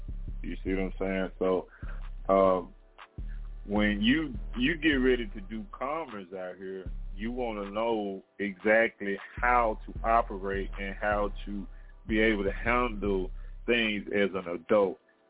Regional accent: Memphis, Tennessee, United States; I remember people used to tell me growing up in Memphis, man, if you make it in Memphis, you can make it anywhere, right?

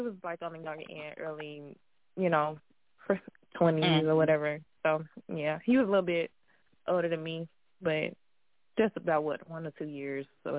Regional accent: Mississippi, United States; now in Houston, United States; I've been here in Houston for 7 years. This pretty much is home to me now, but I'm originally from Mississippi, born and raised there

